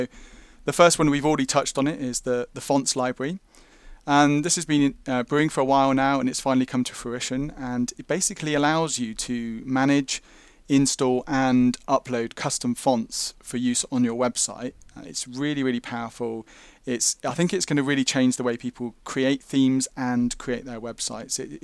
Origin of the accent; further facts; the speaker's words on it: England, United Kingdom; I'm from England in the United Kingdom